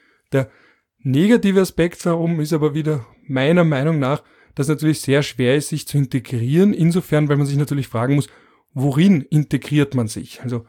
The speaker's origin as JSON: {"language": "German", "region": "Vienna", "country": "Austria", "said": "Ich bin auch Margaretner und dann Wiener und dann, wenn man auf Erasmus ist, ist man auf einmal Österreich."}